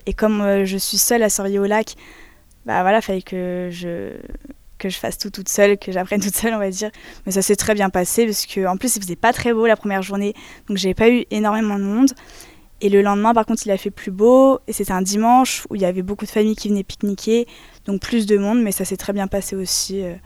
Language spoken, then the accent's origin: French; Château-du-Loir, Pays de la Loire, France; now in Paris, France; j'ai 20 ans, je viens de Château-du-Loir, je fais mes études d'ostéopathie à Paris.